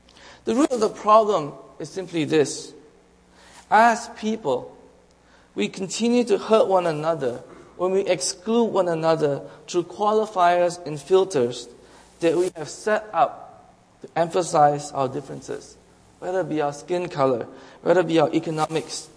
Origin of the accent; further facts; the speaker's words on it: Malaysia; I grew up in Malaysia. I was born and raised there. And if you know anything about Malaysia, it's pretty much just like Canada. It's a multicultural, multi-ethnic community.